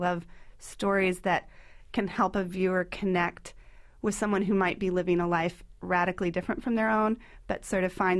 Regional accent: Texas, United States; also born or lived in Oregon; I'm partly from Texas. Texas and Oregon, and I like the mix.

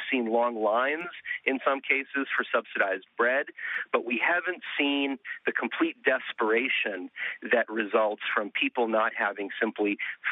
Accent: Alexandria, Alexandria Governorate, Egypt; now in United States; I'm from Alexandria, Egypt, and I came to this country with my parents some time ago.

